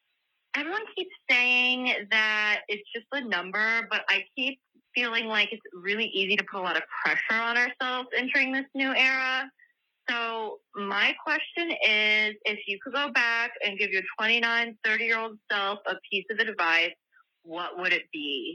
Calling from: Nevada, United States; Hi, Tish and Brandy. … I'm from Nevada.

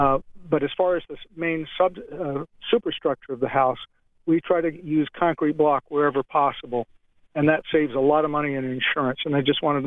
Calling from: Orlando, Florida, United States; I'm calling you from Orlando, and I design homes here in Florida.

